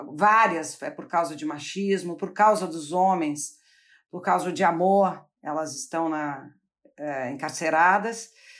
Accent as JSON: {"language": "Portuguese", "region": "São Paulo", "country": "Brazil", "said": "Eu que sou de São Paulo, sempre tive orgulho do Nordeste"}